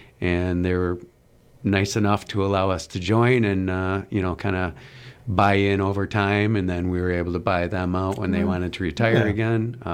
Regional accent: New Berlin, Wisconsin, United States; born or raised there; also born or lived in Milwaukee

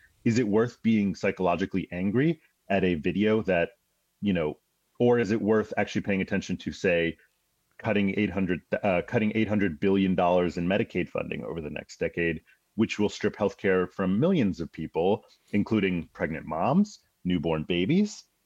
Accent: United States; And as an American, as a person living their day-to-day life, that's what I would hope people are able to focus on more.

